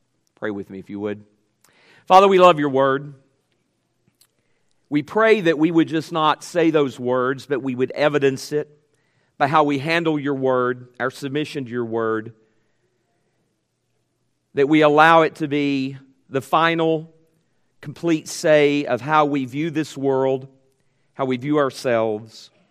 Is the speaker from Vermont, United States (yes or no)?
no; Tennessee, United States; I'm actually from Tennessee originally.